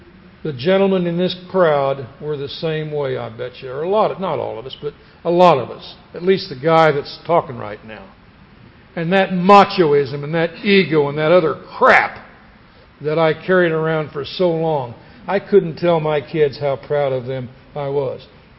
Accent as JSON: {"language": "English", "region": "Kansas", "country": "United States", "tie": "born or raised there", "said": "I was raised in Kansas. I grew up in a great home. My grandfather was a country doctor."}